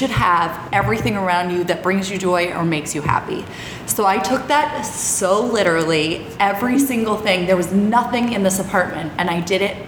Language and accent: English; Philadelphia, Pennsylvania, United States; So my background is I grew up in Section 8 housing mm-hmm. in Philadelphia, which is government-assisted housing